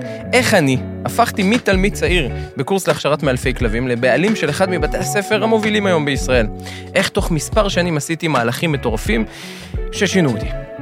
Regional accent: Beit Shemesh, Jerusalem District, Israel; אנחנו מדברים על תחילת שנות ה-90, בשכונה שבה גדלתי בבית שמש.

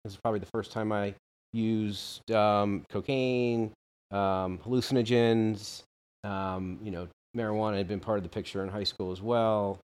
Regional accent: New Canaan, Connecticut, United States; I grew up in New Canaan, Connecticut.

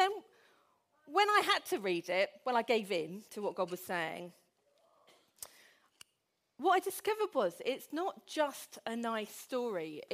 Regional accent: Derby, East Midlands, United Kingdom; I'm from Derby.

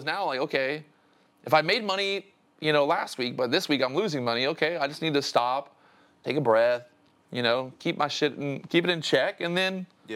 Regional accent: Orlando, Florida, United States; I grew up in Orlando and I worked at a country club as a kid.

